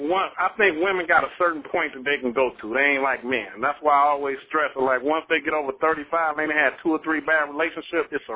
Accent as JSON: {"language": "English", "town": "Detroit", "region": "Michigan", "country": "United States", "said": "I'm from Detroit."}